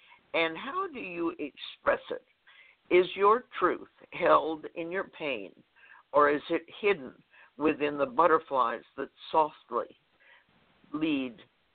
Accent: Seattle, Washington, United States; also born or lived in Beverly Hills; I've been raised on water my whole life. I was born in Seattle and lived on Lake Washington for many years and then moved down to Beverly Hills where my mother's family was from.

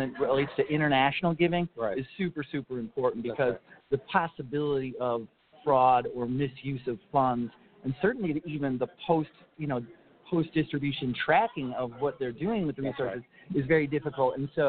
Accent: Twin Cities, Minnesota, United States; So you see outfits like Pentair, you know, in my hometown of the Twin Cities, that builds water filtration systems.

